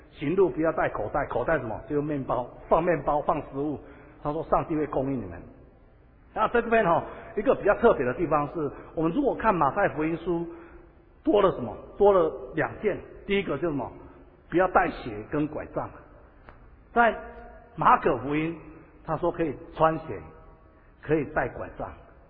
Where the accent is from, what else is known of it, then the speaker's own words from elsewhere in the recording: Taiwan; 我们台湾人都很大的缺陷